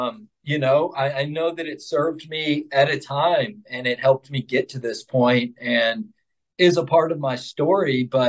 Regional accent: the South, United States; I had some experience growing up in the South

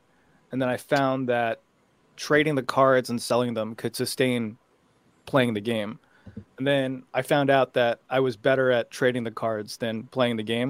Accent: United States; I'm raised in the United States. Like, I was raised in the United States, but I was taught by Asian collectors

